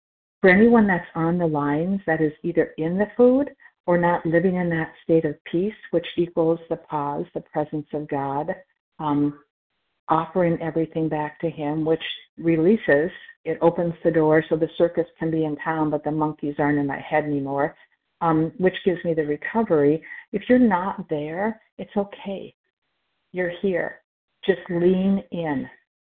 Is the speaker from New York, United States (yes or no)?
no; Florida, United States; I'm from Florida, Eastern Standard Time.